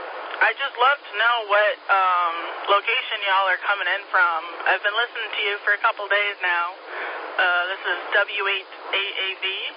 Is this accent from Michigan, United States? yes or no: yes; Michigan, United States; now in Greer, United States; I am in Greer, South Carolina, so wasn't sure. I heard some accents in there, and I'm originally from Michigan, so I have no direction of where the accents are, you know?